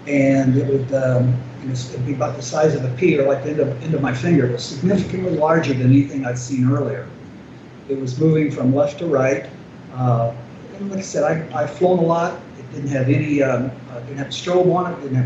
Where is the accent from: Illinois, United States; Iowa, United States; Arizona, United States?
Arizona, United States; Phoenix; I'm from the Phoenix area, and I've been following James for quite a while